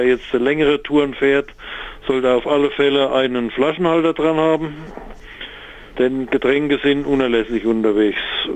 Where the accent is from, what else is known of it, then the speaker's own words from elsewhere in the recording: Suhl, Thuringia, Germany; wie gesagt, ich komme ja aus Suhl